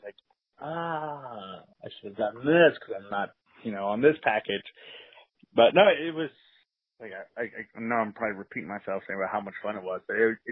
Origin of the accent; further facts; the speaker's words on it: Jacksonville, United States; We let them know we're new here. We're from Jacksonville.